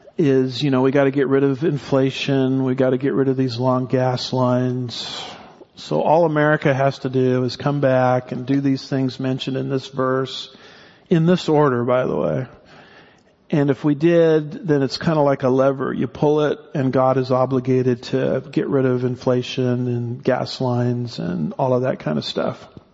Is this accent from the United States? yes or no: yes; California, United States; I'm from California and I moved to Texas. I got to the promised land as fast as I could, by the way.